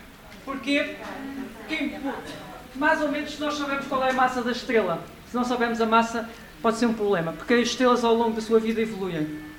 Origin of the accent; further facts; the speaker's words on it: Angola; born there; Aquilo é uma fotografia tirada no país onde eu nasci, Angola.